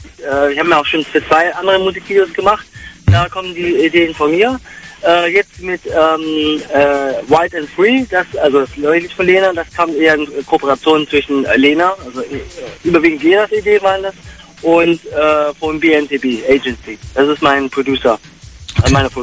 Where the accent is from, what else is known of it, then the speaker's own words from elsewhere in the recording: Düsseldorf, North Rhine-Westphalia, Germany; Ich komme aus Düsseldorf, bin aber gerade auf dem Weg nach Hause.